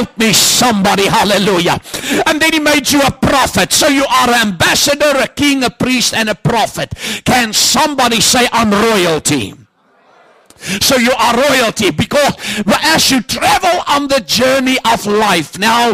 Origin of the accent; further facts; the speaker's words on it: South Africa; People always ask me two questions when they hear I'm from Africa. Why aren't you black and does it rain? I said my parents put me in Clorox and paint me with PVA. I said, yes, it gets very, very cold in South Africa.